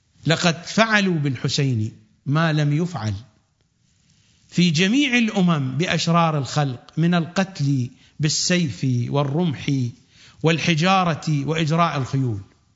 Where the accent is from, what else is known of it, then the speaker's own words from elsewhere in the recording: Iraq; وحتى عندنا في العراق في بعض المناطق